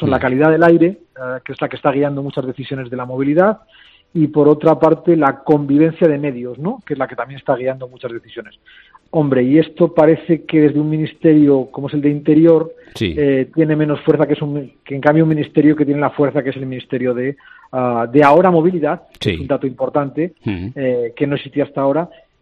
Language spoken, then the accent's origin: Spanish; Gijón, Asturias, Spain; born there; also born or lived in Madrid; Mi DNI pone que nací en Gijón, en Asturias, que vivía en Madrid, pero que poco a poco voy viviendo en un pueblo de Salamanca. Fuentes de Berlín